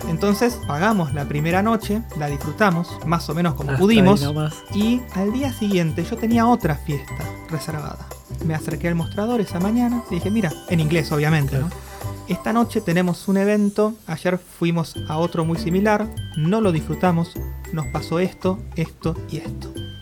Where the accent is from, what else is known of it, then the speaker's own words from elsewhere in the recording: Argentina; Así que yo creo que como argentinos nos conviene.